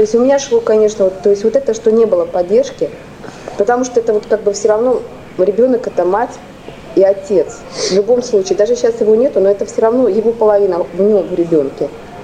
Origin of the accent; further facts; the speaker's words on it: Yekaterinburg, Sverdlovsk Oblast, Russia; Я говорю, я из Свердловска.